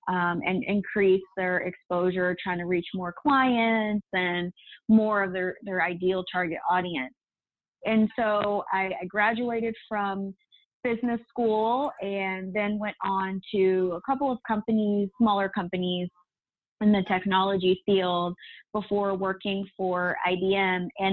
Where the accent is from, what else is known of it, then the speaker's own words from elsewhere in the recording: Atlanta, Georgia, United States; now in Dallas, United States; So I grew up in Atlanta, Georgia, and I currently live in Dallas, Texas. So I do consider myself a Southern Belle.